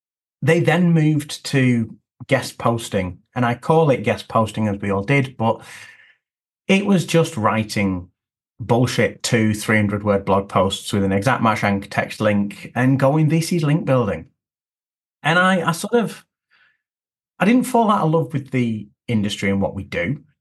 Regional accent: Lancaster, North West England, United Kingdom; I grew up in Lancaster, certainly in that part of the Northwest.

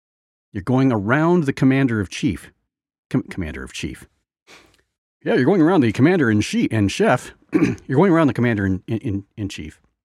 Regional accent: Indiana, United States; So now, you know, I'm a guy from Indiana talking about mountains.

